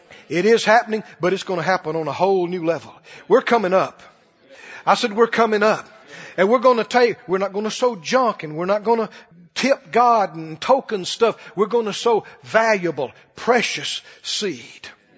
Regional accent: Mississippi, United States; I was from Mississippi in the country. So I believe God.

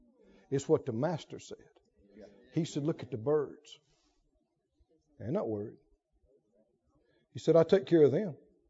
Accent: Mississippi, United States; I come from Mississippi. I think I got some of this in me.

